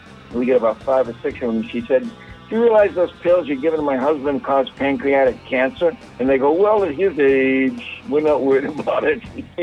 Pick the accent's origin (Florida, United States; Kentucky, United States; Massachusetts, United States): Massachusetts, United States; Boston; I'm from Boston, so forgive me.